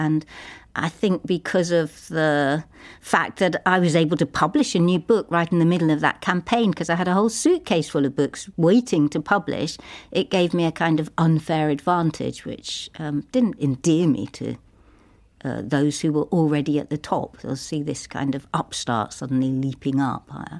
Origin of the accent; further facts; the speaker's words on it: London, United Kingdom; I was very shy when I was growing up in London.